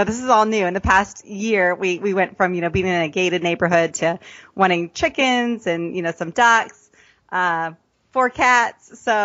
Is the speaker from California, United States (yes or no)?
yes; California, United States; also born or lived in Kentucky; originally I wasn't from here. I was from California and then attended high school in Kentucky. But we came out here and met at Oral Roberts University.